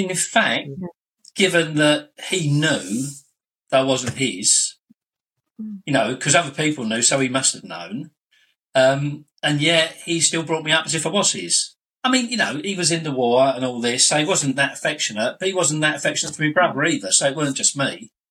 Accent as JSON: {"language": "English", "region": "London", "country": "United Kingdom", "said": "Look, this is who I am. I'm from London. You know … blah, blah, blah, blah."}